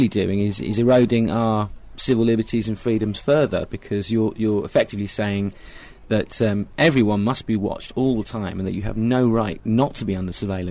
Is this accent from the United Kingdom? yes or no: yes; United Kingdom; we, as British public, have totally bought into this idea that this is how we police now, by camera.